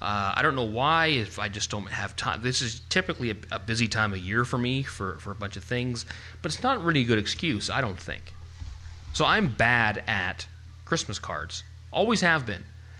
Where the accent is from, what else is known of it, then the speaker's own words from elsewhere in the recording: Vancouver, British Columbia, Canada; Like, this represents to me what it was like growing up in Vancouver in the fall.